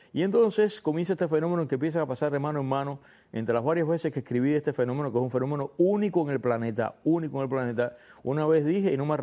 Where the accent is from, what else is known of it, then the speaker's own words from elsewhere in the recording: Cuba; moved away; hasta el año 92, que fue cuando yo salí de Cuba.